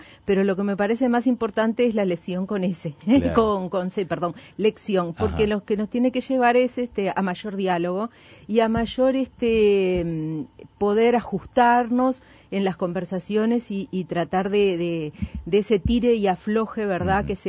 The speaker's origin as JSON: {"language": "Spanish", "region": "Montevideo", "country": "Uruguay", "also_born_or_lived": "Canelones coast", "said": "Yo soy de Montevideo."}